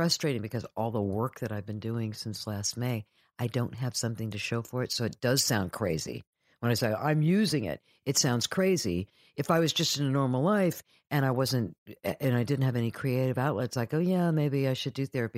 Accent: Canada; now in New York, United States; I'm in New York. I came to New York from Canada with a Broadway show.

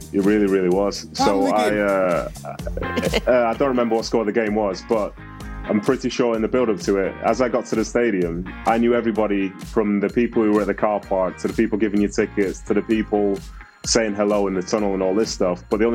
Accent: Manchester, North West England, United Kingdom; I was from Manchester and I was going home to Manchester after the game as a City fan.

